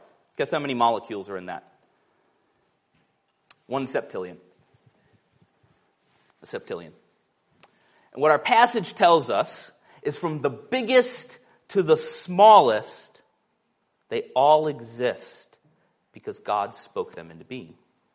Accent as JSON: {"language": "English", "town": "Miami", "region": "Florida", "country": "United States", "tie": "born or raised there", "said": "I grew up in Miami. I thought there was like 10 stars in the sky."}